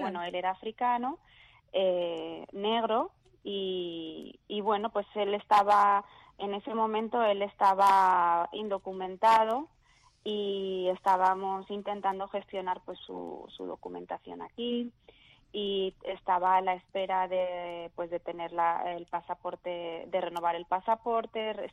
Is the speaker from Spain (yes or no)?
yes; Spain; Yo soy española, mestiza, como somos aquí en España, pues mestizos